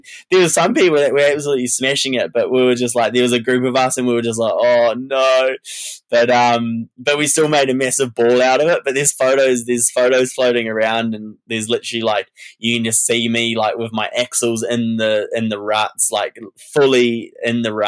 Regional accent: Rotorua, Bay of Plenty, New Zealand; Like, I'm from Rotorua, and like you know, like local favorites and stuff like that.

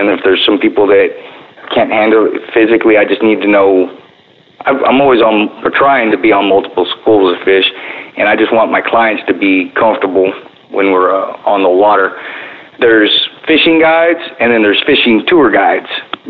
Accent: Corpus Christi, Texas, United States; I was born in Corpus Christi, Texas, and I went to high school at Moody High School

